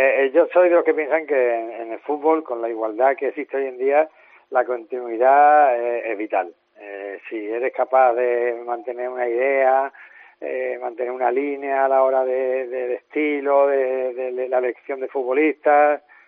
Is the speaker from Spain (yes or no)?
yes; Cádiz, Andalusia, Spain; moved away as an adult; Yo toda mi vida, desde que me hice futbolista y me fui de Cádiz a los 22 años, pues he estado siempre fuera y he vuelto en verano y en Navidades.